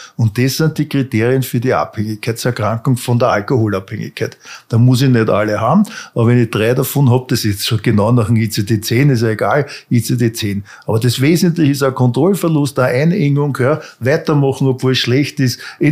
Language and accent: German; Vienna, Austria; Aber ich bin aufgewachsen in Grinzing, kennt ihr das?